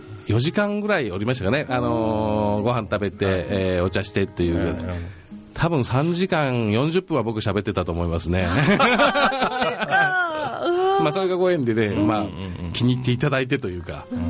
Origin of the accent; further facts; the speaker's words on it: Osaka, Japan; moved away as an adult; 大阪生まれの大阪育ちで、大学出るまでですね、大阪の方におりましたし